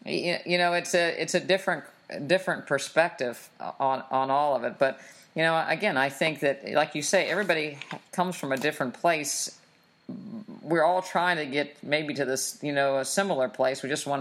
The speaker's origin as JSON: {"language": "English", "region": "West Virginia", "country": "United States", "said": "I'm from West Virginia, and I never ate fruit that wasn't in a pie"}